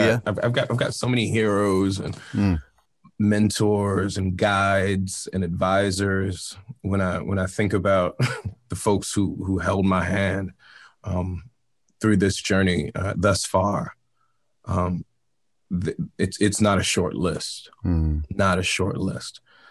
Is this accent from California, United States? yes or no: no; New York City, New York, United States; also born or lived in New England; So I was growing up in New England during the school year, but growing up in New York City during the summer times